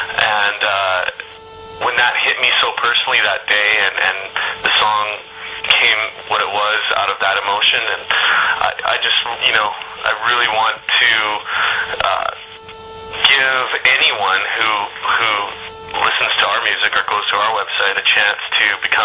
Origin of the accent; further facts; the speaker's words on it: Canada; we're all Canadian guys from all over the country